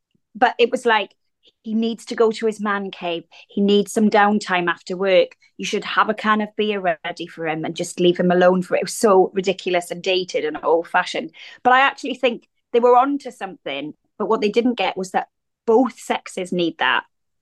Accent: Wales, United Kingdom; Like growing up in Wales as a teenager, I had loads of friends, both male and female.

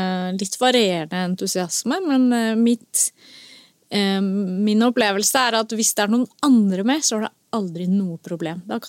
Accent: Eastern Norway, Norway; Men som østlending så har jeg problemer med turer hvor du går fra 0 til 1000 meter i nesten rett opp.

